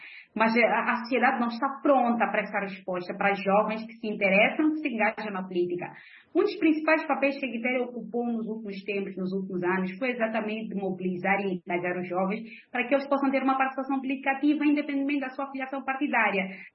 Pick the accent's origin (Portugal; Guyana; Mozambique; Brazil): Mozambique; Como moçambicanos, nós temos muita vergonha de dizer que o rei vai nu